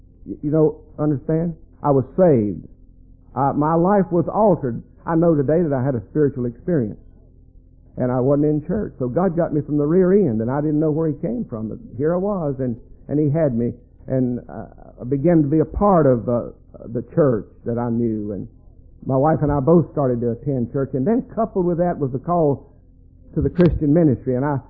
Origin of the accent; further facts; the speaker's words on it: Kannapolis, North Carolina, United States; I just went to work in the mill like everybody else in my hometown and worked there for a number of years.